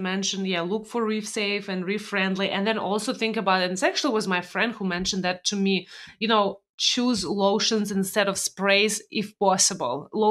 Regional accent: Russia; A funny hack from my, growing up in Russia days.

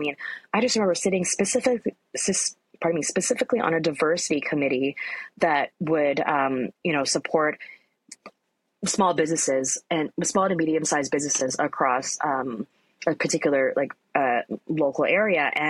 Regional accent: Richmond, British Columbia, Canada; like I grew up in Richmond, it's an Asian enclave, predominantly, you know, Asian population, right? And specifically East Asian. There's a lot of a really massive South Asian population in Richmond as well.

